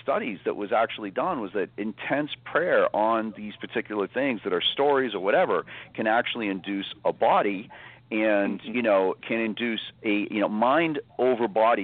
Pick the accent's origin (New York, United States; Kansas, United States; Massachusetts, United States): Massachusetts, United States; Boston; I always kid about being Boston Irish, but I also came from a pretty traditional Irish Catholic household at a time when things like, you know, it was a pretty tough time in Massachusetts when I grew up